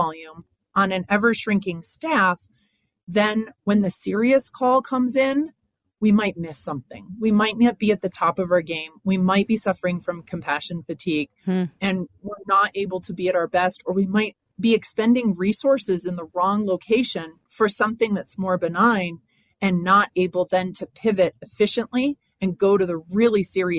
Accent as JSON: {"language": "English", "region": "New York", "country": "United States", "said": "I'm from Western New York, and I didn't even think about this mountain being upside down"}